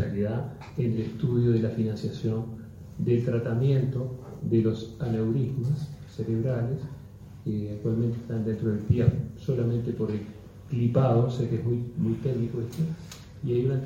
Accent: Uruguay; lo que somos los uruguayos

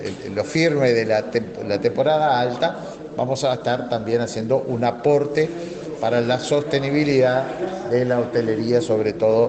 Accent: Uruguay; En ese sentido, como uruguayos y como integrantes de un gobierno, estamos siempre prontos

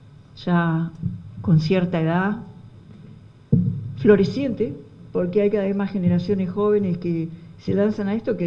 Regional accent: Uruguay; es de las cosas obvias que tenemos cuando somos uruguayos

